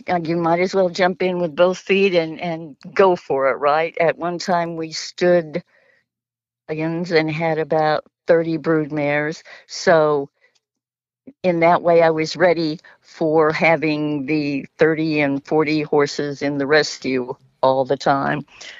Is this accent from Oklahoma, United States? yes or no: yes; Oklahoma, United States; City girl, grew up in Oklahoma